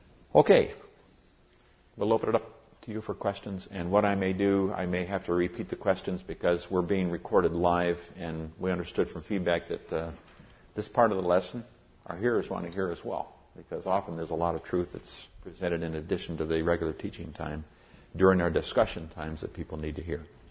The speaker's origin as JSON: {"language": "English", "country": "Nigeria", "tie": "born or raised there", "said": "I grew up in Nigeria, so I'm very familiar with West Africa and the people there."}